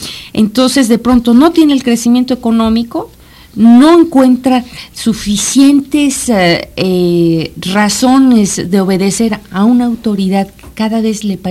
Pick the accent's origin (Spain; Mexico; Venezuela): Mexico; todos somos mexicanos, todos tenemos una cierta identidad que nos refleja y que nos envía una imagen de lo que somos.